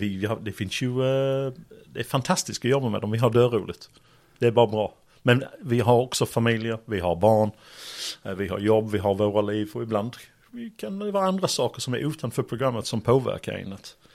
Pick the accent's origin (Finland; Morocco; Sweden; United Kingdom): United Kingdom; Sheffield, Yorkshire and the Humber; Swedish is a second language; Men jag kommer från Yorkshire, Sheffield, storstad. 500,000-600,000 människor. Dock är mina föräldrar från två helt andra platser. Farsan var från södra England och morsan var från Nordirland.